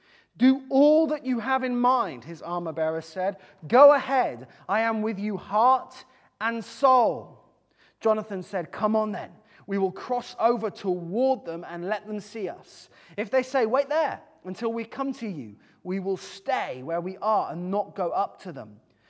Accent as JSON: {"language": "English", "country": "United Kingdom", "said": "I am British. I am dangerously reasonable."}